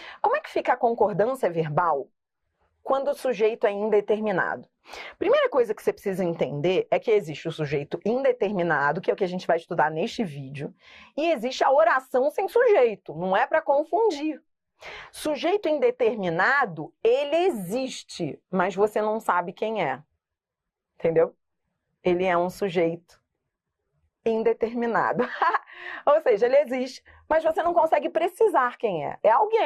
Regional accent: Rio de Janeiro, Brazil; Eu que sou carioca, eu falo pis.

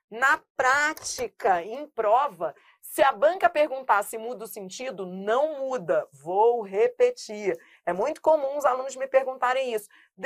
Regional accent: Rio de Janeiro, Brazil; born there; eu nasci no Rio, mas eu morei muitos anos, amo Niterói.

